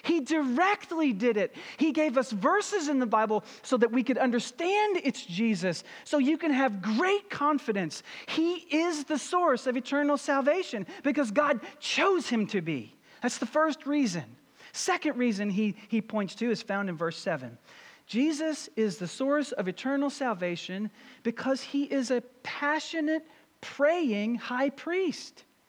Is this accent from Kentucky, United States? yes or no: yes; Louisville, Kentucky, United States; I went back to my hometown in Louisville, Kentucky